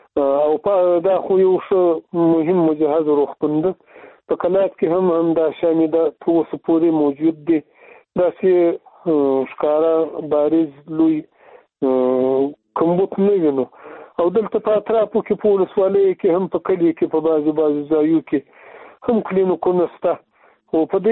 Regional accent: Afghanistan

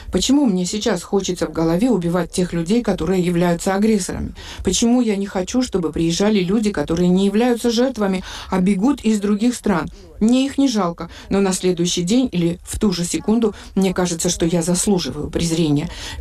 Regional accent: Georgia; Мы, грузины, часто жили при тоталитарных режимах

